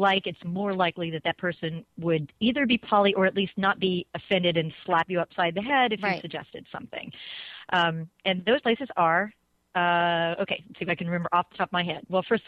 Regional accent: Texas, United States; It was only about 90. I'm from Texas.

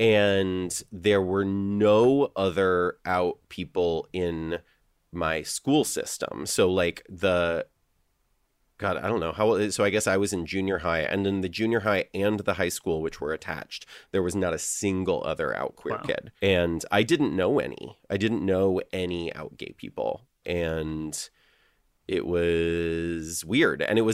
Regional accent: Litchfield, Connecticut, United States; I grew up in Litchfield, but, like, right on the Litchfield-Torrington border.

